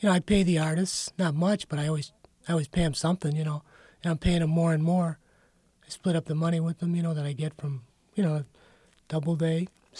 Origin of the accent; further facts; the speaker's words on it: Cleveland, Ohio, United States; Yeah, I grew up in Cleveland.